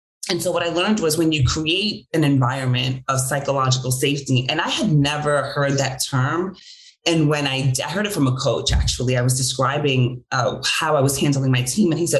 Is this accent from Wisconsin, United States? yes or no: no; New York City, New York, United States; So I grew up in New York, born and raised. I've never lived anywhere else.